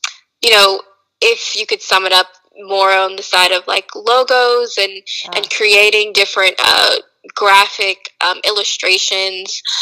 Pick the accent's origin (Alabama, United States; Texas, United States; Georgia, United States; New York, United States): Georgia, United States; and I'm originally from Georgia, going to school in North Carolina.